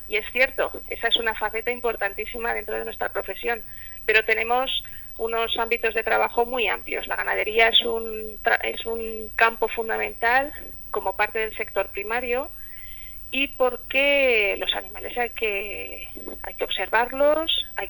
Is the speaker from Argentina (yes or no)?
no; Zaragoza, Aragon, Spain; yo que soy de Zaragoza, me gusta mucho el entorno natural